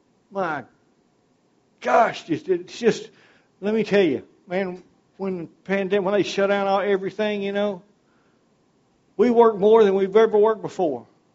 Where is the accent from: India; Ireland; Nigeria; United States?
United States; Castor, Louisiana; And I'm from Castor. You know, it's not much in Castor, except the general store. You can go in a general store in Castor, Louisiana.